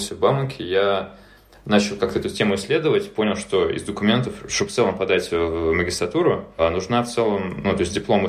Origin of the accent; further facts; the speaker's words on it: Moscow, Russia; moved away as an adult; now in Edinburgh, United Kingdom; я сам из Москвы, я учился в Бауманке на бакалавриате по направлению прикладная математика и теоретическая информатика.